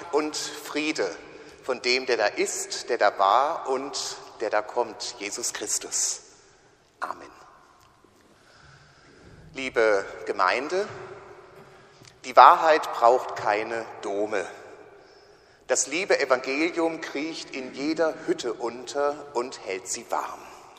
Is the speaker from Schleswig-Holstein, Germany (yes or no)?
no; Dresden, Saxony, Germany; Also braucht er auch keine Häuser von der Art wie das, wo ich herkomme